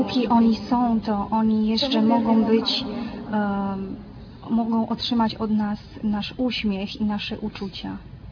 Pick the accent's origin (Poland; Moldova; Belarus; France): Moldova; z Mołdawii.